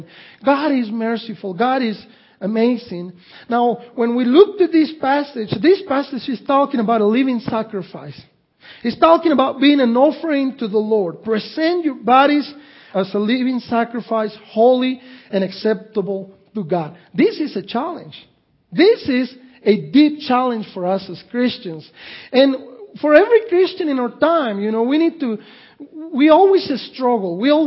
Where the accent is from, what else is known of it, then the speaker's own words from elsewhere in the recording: Mexico; I didn't grow up celebrating Thanksgiving, growing up in Mexico.